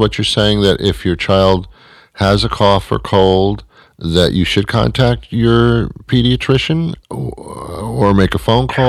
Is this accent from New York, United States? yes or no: no; Teaneck, New Jersey, United States; now in Massachusetts, United States; Oh, I'm from Teaneck. I was born and raised in Teaneck. I don't know what I'm doing in Massachusetts, but that's something else.